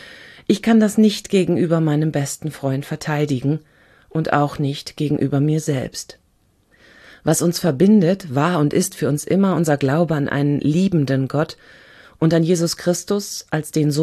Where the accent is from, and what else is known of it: Germany; born or raised there